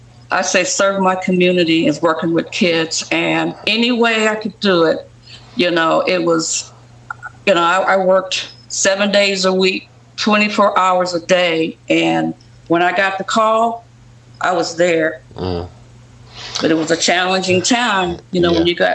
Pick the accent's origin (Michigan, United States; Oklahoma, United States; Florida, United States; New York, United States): Michigan, United States; Detroit; I didn't last long because I was straight from Detroit. Straight from Detroit.